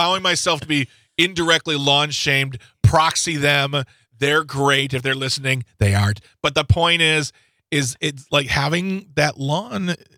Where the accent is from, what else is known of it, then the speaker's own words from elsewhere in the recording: Midwest, United States; I'm a Midwesterner at heart